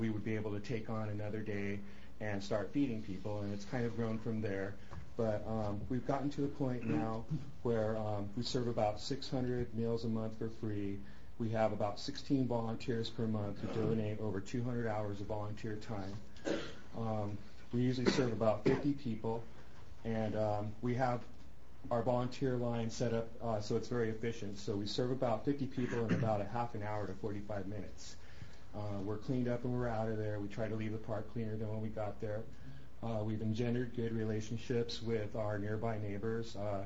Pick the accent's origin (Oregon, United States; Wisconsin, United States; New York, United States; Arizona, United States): Arizona, United States; Bisbee; I was born and raised in Bisbee, Arizona, graduated from Bisbee High School in 1984, moved away, and I've been back for the last couple of years.